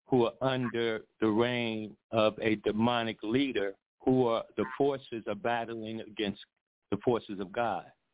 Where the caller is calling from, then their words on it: Chicago, Illinois, United States; Sister V, this is … from Chicago, Illinois.